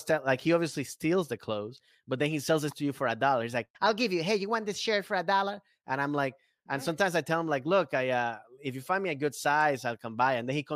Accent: Maryland, United States; now in Los Angeles, United States; I mean, I've been here now in LA more than I think, even more than I was when I grew up in Maryland.

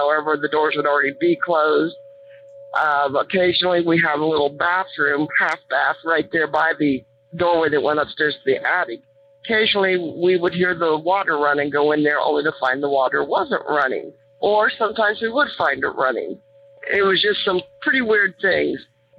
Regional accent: Lancaster, Ohio, United States; I'm calling from Lancaster, Ohio. I grew up in the state of Ohio, born and raised in Lancaster.

